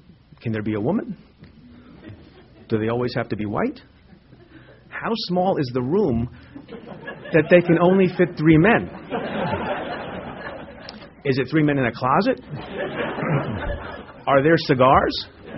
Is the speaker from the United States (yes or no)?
no; India; moved away; I'm an immigrant from India, which is overpopulated.